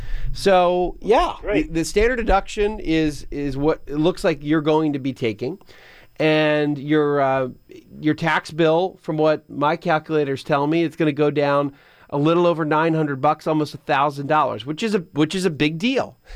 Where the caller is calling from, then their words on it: Brookhaven, United States; from Brookhaven. I'm single.